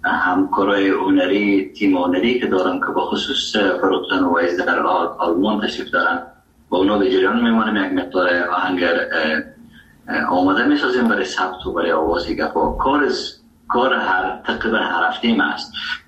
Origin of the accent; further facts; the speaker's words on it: Afghanistan; first language Dari; زبان اصلی و وطنی ما دری است و فارسی نیست و چکه در هرات استفاده میشه و زبان دوم ما که در افغانستان است زبان پشتو